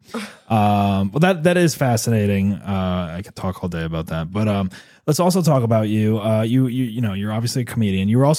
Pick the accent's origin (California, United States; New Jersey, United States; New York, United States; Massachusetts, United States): New Jersey, United States; I grew up in New Jersey where I definitely could have gotten it probably, but I would have had to go into like Patterson and risk getting shot.